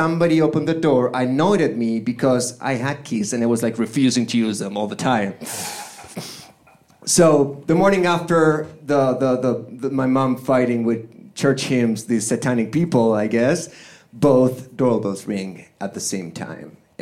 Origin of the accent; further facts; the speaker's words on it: Buenos Aires, Argentina; The apartment building where I grew up in Buenos Aires, Argentina, had two brothels.